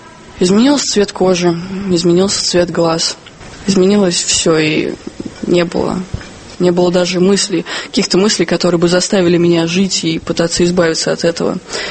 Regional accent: Moscow, Russia; born there; Я родилась в Москве в 88 году.

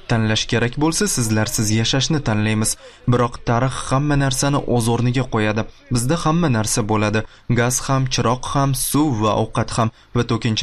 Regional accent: Samarkand, Samarqand Region, Uzbekistan; moved away; O'zbekistondan, Samarqanddanman. Yoshim 22 da.

